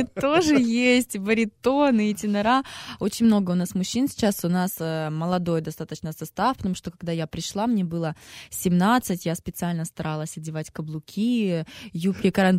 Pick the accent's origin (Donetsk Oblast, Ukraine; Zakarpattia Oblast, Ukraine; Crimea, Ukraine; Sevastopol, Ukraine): Donetsk Oblast, Ukraine; Donetsk; в Донецке я не была уже больше 3 лет